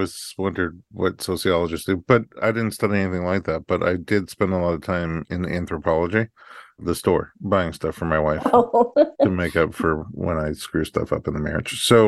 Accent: Staten Island, New York, United States; I was right over the bridge in Staten Island.

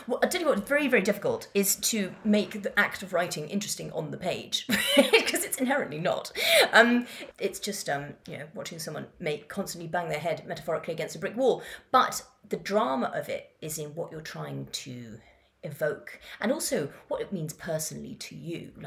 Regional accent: Madagascar; also born or lived in Kenya / Yemen / Morocco; I grew up in Madagascar and Kenya and Yemen and Morocco, and it was, you know, before the internet, you don't really get to carry friendships, you know, from one place to another.

